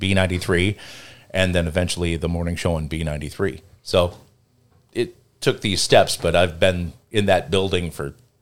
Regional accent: United States; 1969 at St. Joseph's Hospital. I was born here. Okay. And we grew up in Northeast.

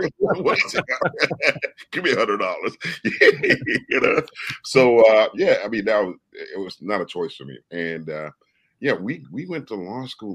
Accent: Guyana; born there; also born or lived in London, United Kingdom; I was born in South America, in a place called Guyana. And I was born as a British subject, so to speak, and, you know, and I spent some time in London, not only doing some studying, but also working as a lawyer.

